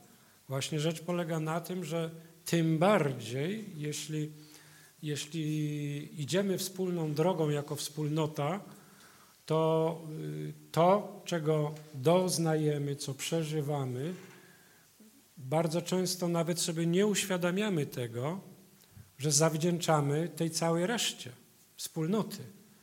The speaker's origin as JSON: {"language": "Polish", "town": "Poznań", "region": "Greater Poland Voivodeship", "country": "Poland", "said": "ja to tak jako poznaniak mówię"}